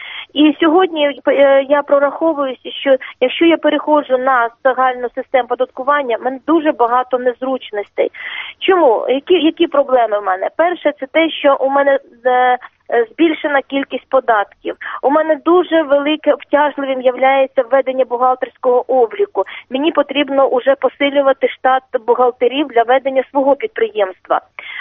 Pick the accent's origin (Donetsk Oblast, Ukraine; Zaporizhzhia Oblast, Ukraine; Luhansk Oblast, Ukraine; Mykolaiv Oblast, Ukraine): Mykolaiv Oblast, Ukraine; Mykolaiv; З міста Миколаєва.